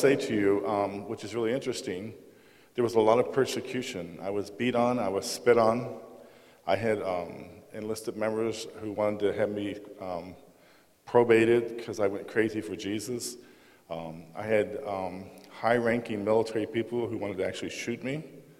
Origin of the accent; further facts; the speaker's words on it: Ohio, United States; I'm from Brown County, Ohio.